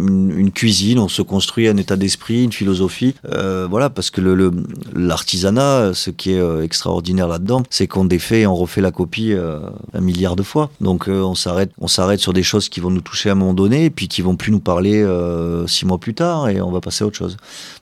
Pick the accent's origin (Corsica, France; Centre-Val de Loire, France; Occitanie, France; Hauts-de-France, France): Occitanie, France; Narbonne; Bon, déjà, je suis enfant narbonnais, hein, je suis né à Narbonne, donc là-dessus, aucun doute.